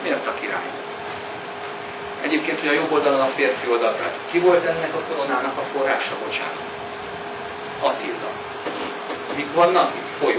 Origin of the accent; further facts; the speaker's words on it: Békés, Hungary; de ott Békés Csaba felé nagyon sok, ahonnan én jöttem.